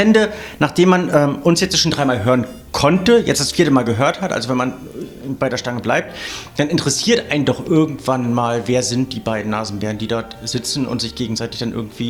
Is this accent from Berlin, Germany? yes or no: no; Binz, Mecklenburg-Vorpommern, Germany; dass ich meine Jugend am Strand verbringen musste, also auf dieser wunderschönen Insel aufgewachsen bin, in Binz aufgewachsen bin